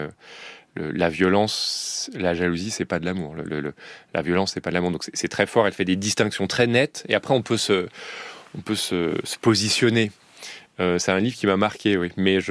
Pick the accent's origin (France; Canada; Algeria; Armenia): France; Donc, nous, on est français.